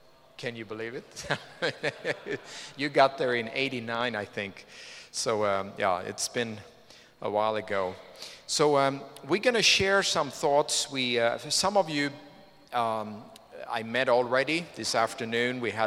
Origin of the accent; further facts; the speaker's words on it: Sweden; As you heard, I'm from Sweden, and people always ask me, don't you want cold weather?